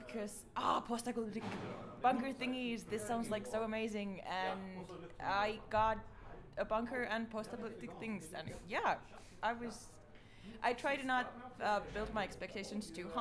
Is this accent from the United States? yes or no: no; Rovaniemi, Lapland, Finland; Yes, I'm from Rovaniemi.